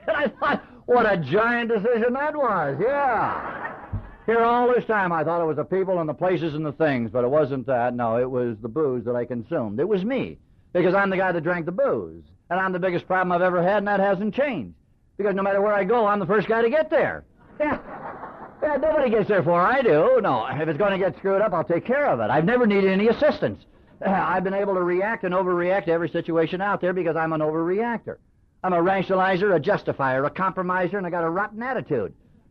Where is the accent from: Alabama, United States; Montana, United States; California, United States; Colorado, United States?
California, United States; Los Angeles; born there; I'm an Irish-Italian. Born in East L.A.